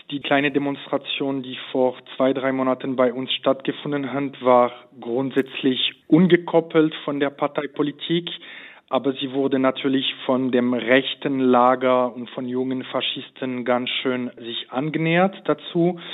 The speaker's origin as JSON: {"language": "German", "country": "Switzerland", "said": "also ich bin Schweizer und als Schweizer weiß ich sehr, um die deutsche Kultur zu schätzen."}